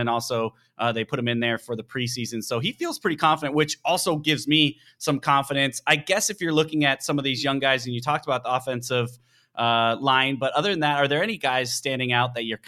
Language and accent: English; Chicago, Illinois, United States; And obviously I grew up in Chicago. I was born to hate the Packers.